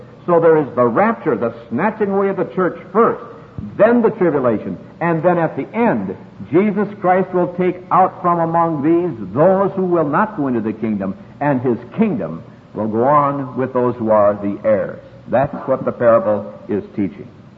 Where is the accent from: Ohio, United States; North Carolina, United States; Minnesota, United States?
Minnesota, United States; Princeburg; born there; I was born in Princeburg, Minnesota.